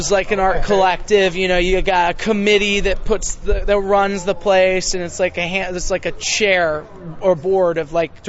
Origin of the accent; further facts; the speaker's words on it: Virginia, United States; I grew up going up there, so I'm from Virginia, but we always go up in the summer.